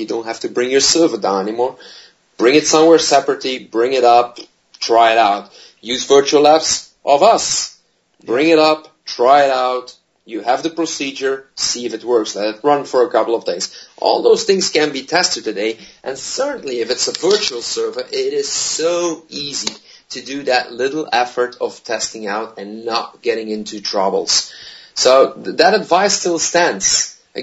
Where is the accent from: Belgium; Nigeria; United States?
Belgium; Now, I am from Belgium. I live close to Antwerp, but also pretty close to Brussels.